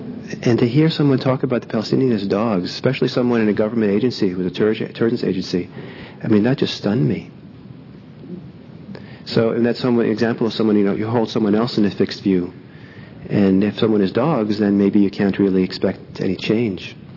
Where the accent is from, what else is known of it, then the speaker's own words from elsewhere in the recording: United States; And I'm an American or something.